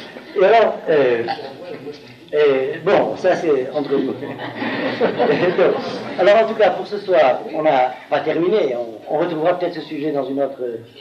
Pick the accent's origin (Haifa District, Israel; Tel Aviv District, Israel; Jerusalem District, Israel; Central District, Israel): Jerusalem District, Israel; Jerusalem; Moi, je viens de Jérusalem.